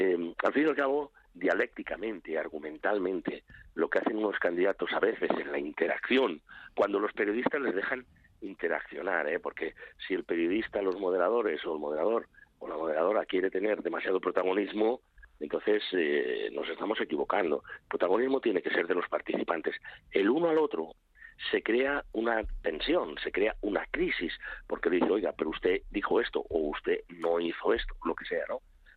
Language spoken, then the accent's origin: Spanish; Aragon, Spain; y digo Aragón porque yo soy aragonés